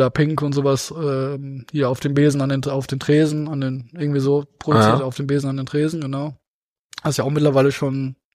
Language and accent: German; Beelen, North Rhine-Westphalia, Germany; wo ich komme ja aus Beelen, ist ja auch kein Geheimnis